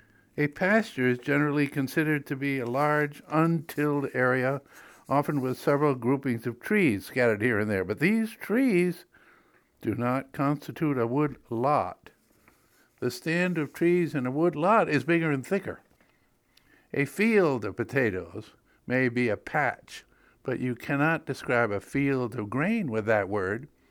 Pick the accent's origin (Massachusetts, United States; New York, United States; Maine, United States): Maine, United States; Vanceboro; But from Prout's Neck, we went up to Inland Vanceboro, my hometown